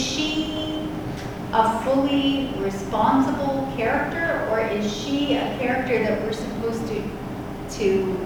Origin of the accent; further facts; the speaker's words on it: Canada; I'm Canadian. I can say that.